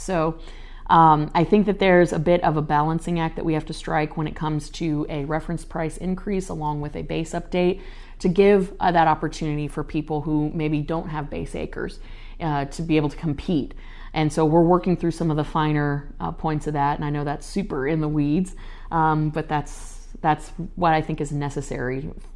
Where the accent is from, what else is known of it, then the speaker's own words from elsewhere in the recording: Florida, United States; in my home state of Florida